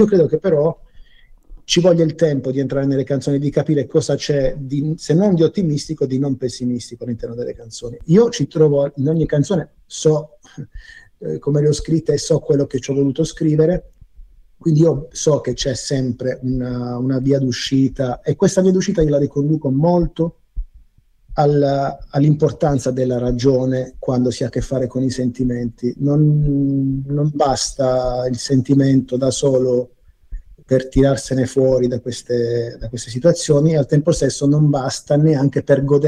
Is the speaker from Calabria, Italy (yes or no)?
no; Noci, Apulia, Italy; a Noci in Puglia, che è il mio paese